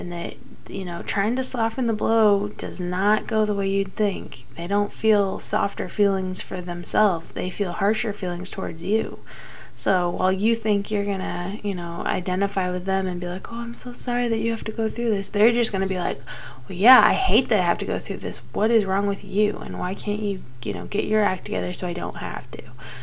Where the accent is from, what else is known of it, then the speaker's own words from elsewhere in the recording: Midwest, United States; Again, I'm from the Midwest.